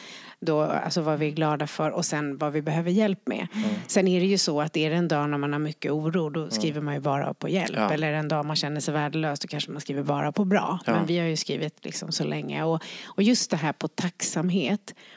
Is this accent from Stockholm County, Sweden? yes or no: yes; Skärholmen, Stockholm County, Sweden; Jag är från Skärholmen.